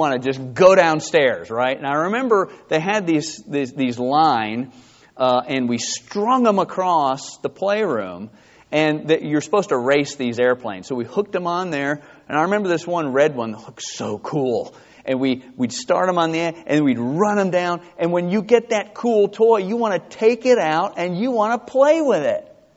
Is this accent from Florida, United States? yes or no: no; Edison, New Jersey, United States; I grew up in Edison, New Jersey, and I was remembering the cellar.